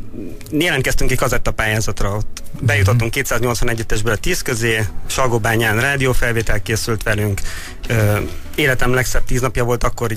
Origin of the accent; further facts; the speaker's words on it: Jász-Nagykun-Szolnok, Hungary; also born or lived in Szeged; én a Jászságból származom, és ott a Jászok nagyon összetartó nép.